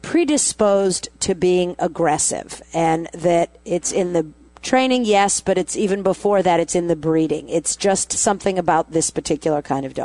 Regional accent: California, United States; I come from the San Francisco Bay Area, and we are very familiar with Presa Canarios.

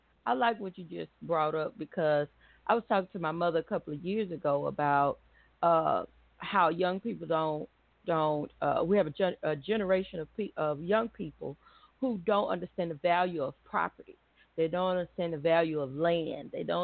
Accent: Atlanta, Texas, United States; now in Dallas, United States; It's in it's in my hometown of Atlanta, Texas. You know, I've been here a long time, too, honest. So when people ask me, I say I'm from two places, you know.

